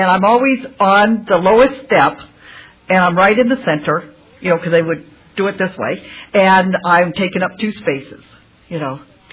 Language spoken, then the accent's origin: English; California, United States; I'm from the San Fernando Valley, and I'm a compulsive overeater.